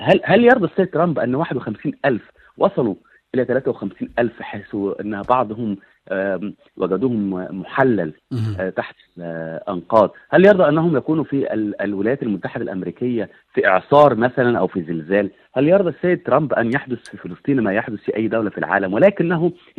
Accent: Egypt; وقمنا معه بعمل الواجب على حد وصفنا كمصريين

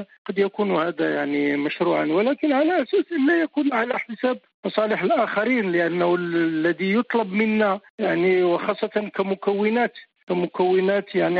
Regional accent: Morocco; أقصد بعض الأقطار التي نرجو لها يعني كمغاربة أن تخرج من هذا الذي فيه من ضيق

